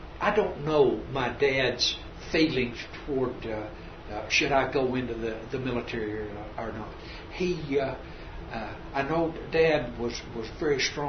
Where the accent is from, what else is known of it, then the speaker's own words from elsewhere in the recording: Oklahoma, United States; born there; I was born in Jefferson County, Oklahoma, on September the 14th, 1936.